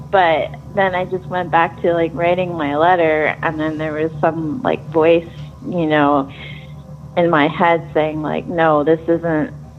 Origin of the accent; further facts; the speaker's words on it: Santa Barbara, California, United States; I'm from Santa Barbara.